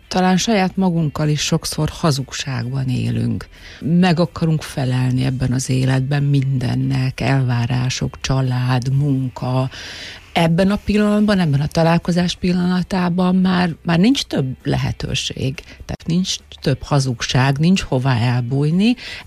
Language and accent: Hungarian; Zakarpattia Oblast, Ukraine; moved away; Azt tudta, hogy Kárpátaljáról jöttem, az átalakulás az kicsit megviselt, de például azt nem tudom honnan tudta, hogy állandóan kijavították a kiejtésemet